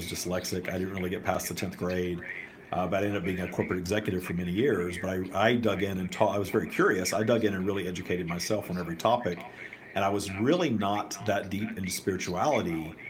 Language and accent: English; the South, United States; I grew up in the South in sort of a religious scenario with a mother who definitely was not a very happy individual